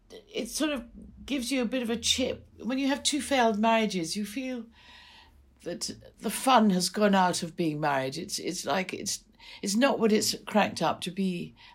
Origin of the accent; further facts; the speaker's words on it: Kenya; Yeah, I grew up in Kenya. My parents went out there when I was about 3 or 4.